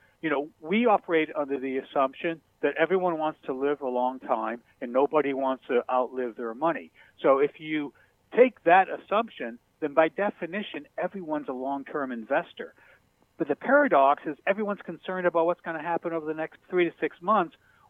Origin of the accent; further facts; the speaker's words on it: New England, United States; I grew up in New England. I'm a big Red Sox fan.